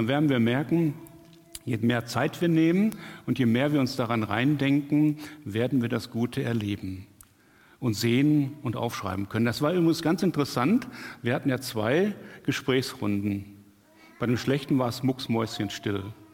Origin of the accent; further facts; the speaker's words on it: Hamm, North Rhine-Westphalia, Germany; in meiner Kindheit in Hamm in Westfalen, da haben wir im Vorort Herringen gewohnt